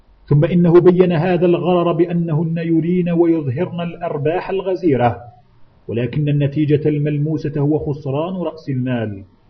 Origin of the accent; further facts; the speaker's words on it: Algeria; ويقرب من هذا الرباع المثل العامي السائر عندنا بالجزائر